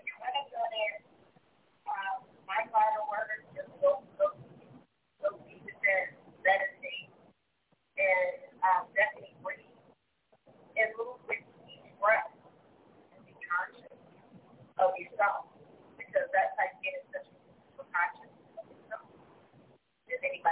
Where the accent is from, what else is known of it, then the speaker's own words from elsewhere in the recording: United States; I'm American, of course. I was born here, but I can't stand it.